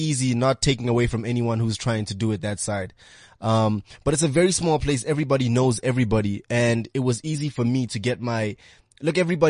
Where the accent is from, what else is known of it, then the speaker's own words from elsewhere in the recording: Bloemfontein, Free State, South Africa; also born or lived in Johannesburg; So I was born in Johannesburg. I went to school in Bloemfontein for how many years? From about grade 4 till I left matric, and then I came back to Joburg.